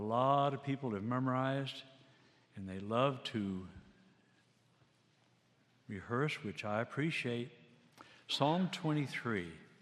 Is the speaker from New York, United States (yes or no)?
no; Texas, United States; I was born and raised in Texas. Thank you for not holding that against me.